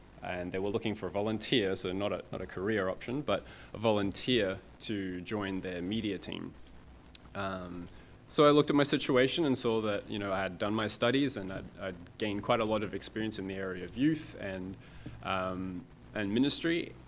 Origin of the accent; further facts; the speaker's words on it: Australia; also born or lived in South Africa; I was born in South Africa. I grew up in Australia